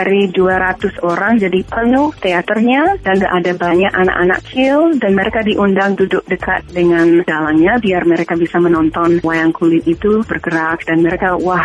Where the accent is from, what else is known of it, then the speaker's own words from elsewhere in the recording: Boston, Massachusetts, United States; Indonesian is a second language; also born or lived in Indonesia; Saya asli dari Boston, dan orang tua saya orang antropolog, jadi dari dulu lama tinggal di Indonesia